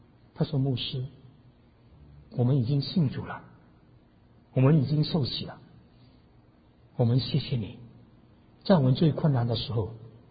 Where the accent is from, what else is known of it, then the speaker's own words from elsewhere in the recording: Hong Kong; 我在想，我小时候在香港也是很喜欢玩这个